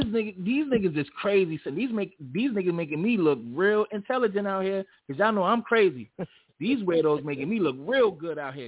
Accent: New York, United States; Well, I'll say I have to, because I'm a New Yorker.

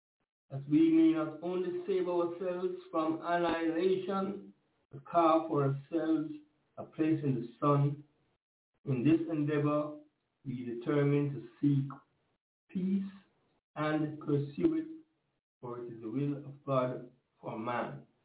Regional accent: Jamaica; I was at the gate that night. I was fresh from Jamaica, and the virgins decided that I should hold the gate with another sister.

